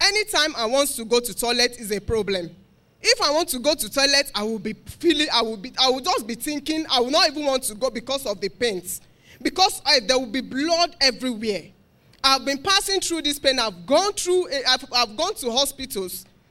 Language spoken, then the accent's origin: English; Katsina State, Nigeria; I came all the way from Katsina State.